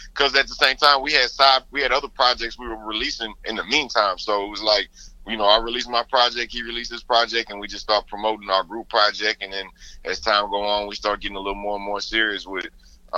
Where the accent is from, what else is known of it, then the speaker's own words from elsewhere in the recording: Houston, Texas, United States; You know, to me, growing up in Houston, he was my